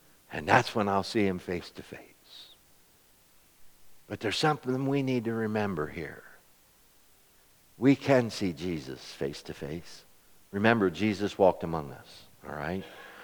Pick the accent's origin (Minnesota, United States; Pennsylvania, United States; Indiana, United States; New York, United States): Pennsylvania, United States; Glen Rock; from Glen Rock, Pennsylvania, and my mom and dad were two earthly people who didn't know the Lord from Adam